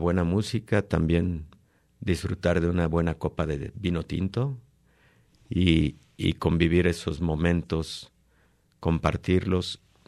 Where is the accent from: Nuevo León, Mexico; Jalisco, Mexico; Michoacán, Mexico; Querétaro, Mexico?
Jalisco, Mexico; Guadalajara; born there; Bueno, nací en Guadalajara, estoy casado, tengo 3 hijos